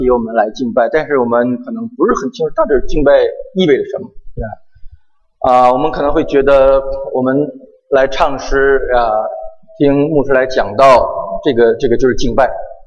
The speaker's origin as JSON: {"language": "Chinese", "region": "Tianjin", "country": "China", "said": "那我们天津话，我们管这个地呀，我们叫九地，天津话叫九地"}